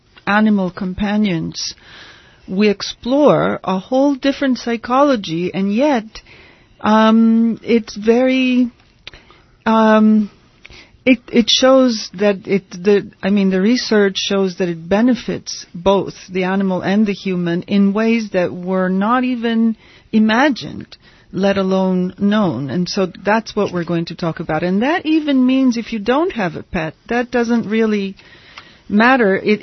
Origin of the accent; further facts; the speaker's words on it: Bologna, Emilia-Romagna, Italy; now in United States; I am not from New Jersey. I am from Bologna. Let me remind you.